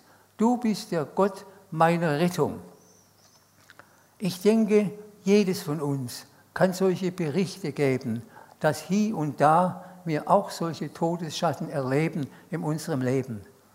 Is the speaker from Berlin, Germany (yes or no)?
no; Stuttgart, Baden-Württemberg, Germany; Ich bin in Stuttgart aufgewachsen, ganz nahe am Hauptbahnhof, ein Ziel der Bomber. Meine ersten 5 Jahre verbrachte ich mehrheitlich im Keller.